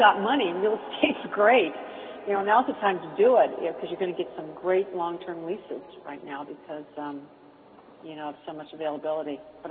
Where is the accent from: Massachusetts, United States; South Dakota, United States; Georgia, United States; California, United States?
California, United States; now in Chicago, United States; Number one, keep in mind that I'm from California, and I had a career out there for 8 years as a psychologist. And this whole thing coming to Chicago was a fun adventure.